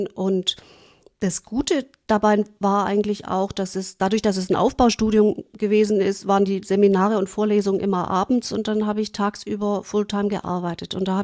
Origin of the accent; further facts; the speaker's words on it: Germany; Auf jeden Fall bin ich dann zurück nach Deutschland und wusste natürlich überhaupt nicht, wohin erstmal.